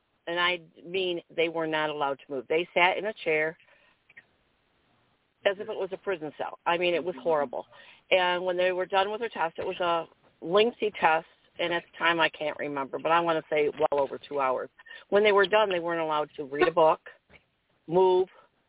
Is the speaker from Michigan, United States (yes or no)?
yes; Jackson, Michigan, United States; moved away as an adult; now in Hernando County, United States; Well, I'm originally from Jackson, Michigan. I came down here about 33 years ago.